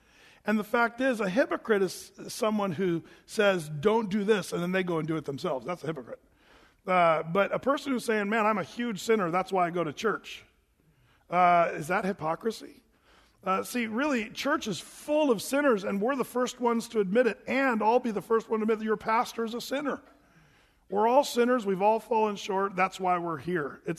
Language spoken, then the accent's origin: English; Oregon, United States; I said, oh, yeah, I'm from Southern Oregon. This is my neck of the woods